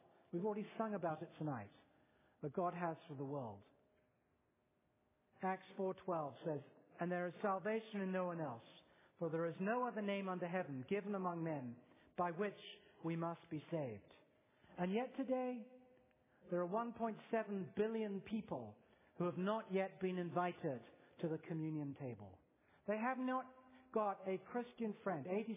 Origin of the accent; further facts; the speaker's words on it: England, United Kingdom; born there; oh, look, I was born in England